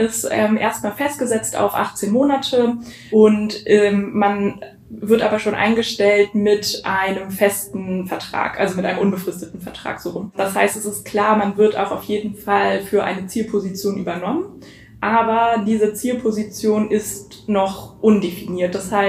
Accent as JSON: {"language": "German", "region": "Berlin", "country": "Germany", "tie": "born or raised there", "said": "ich bin in Berlin aufgewachsen und bin in der Nähe von der Warschauer Straße auch tatsächlich groß geworden."}